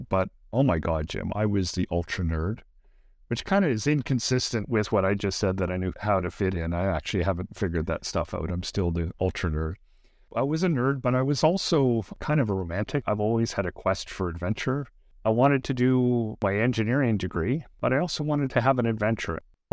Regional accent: Black Diamond, Alberta, Canada; also born or lived in Calgary; But shortly thereafter, we moved to Black Diamond, south of Calgary.

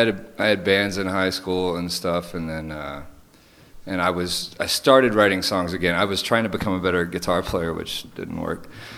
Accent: Katy, Texas, United States; also born or lived in New Jersey; Houston, or Katy, Texas.

